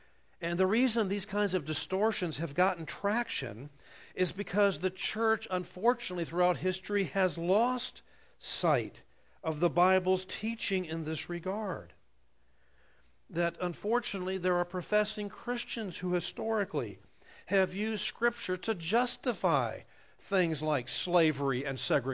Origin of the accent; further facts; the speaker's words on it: Miami, Florida, United States; I grew up in Miami, which is really made up of more Northerners than it is Southerners. But growing up in Miami in the 50s, yes, there was segregation, and I grew up in a racist home.